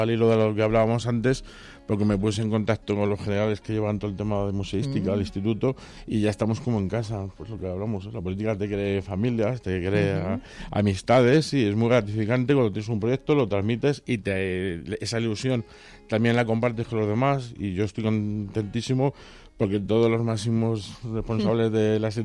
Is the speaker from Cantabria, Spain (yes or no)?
yes; Santander, Cantabria, Spain; yo es que cuando era pequeño en Santander